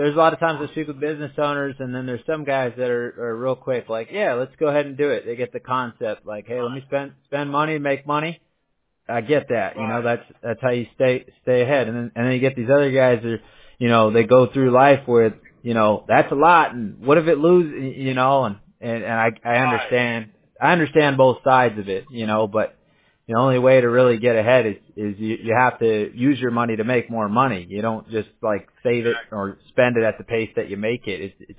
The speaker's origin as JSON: {"language": "English", "town": "Newport Beach", "region": "California", "country": "United States", "tie": "born or raised there", "said": "I grew up in Newport Beach in Orange County, Southern California."}